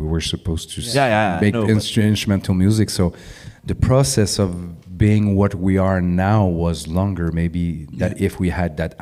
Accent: Montreal, Quebec, Canada; I grew up in Montreal, but I came in Abitibi like since I'm a baby, a minimum twice a year.

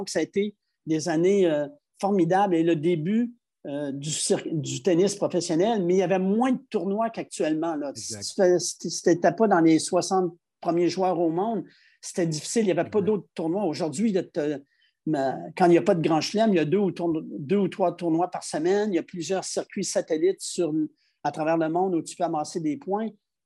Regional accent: Loretteville, Quebec, Canada; Et moi, je suis originaire de Loretteville. Il y avait quelques terrains privés à Loretteville et il y avait une tradition de tennis dans cette petite ville-là.

